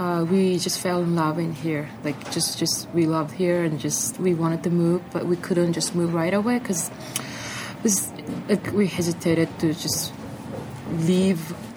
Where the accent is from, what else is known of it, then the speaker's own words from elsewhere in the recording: Hiroshima, Japan; now in United States; I'm from Hiroshima.